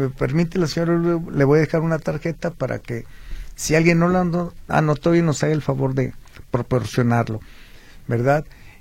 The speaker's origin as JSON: {"language": "Spanish", "town": "Guadalajara", "region": "Jalisco", "country": "Mexico", "said": "yo como, como mexicano, como tapatío, yo celebro y respeto todo lo que hagan"}